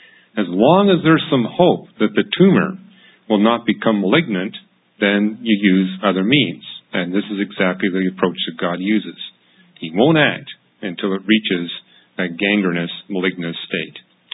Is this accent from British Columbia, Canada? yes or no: yes; Vancouver, British Columbia, Canada; When I was growing up in Vancouver, we had a guy who was really psychotically out of control.